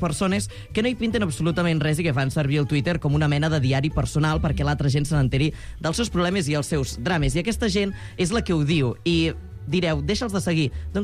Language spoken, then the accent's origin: Catalan; Solsona, Catalonia, Spain; els busos amb els quals vaig jo al meu poble Solsona